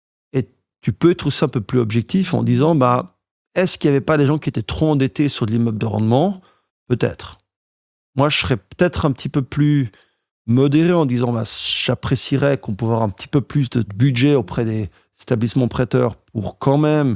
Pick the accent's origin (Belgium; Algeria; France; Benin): Belgium; also born or lived in Netherlands; Je suis belge et néerlandais aussi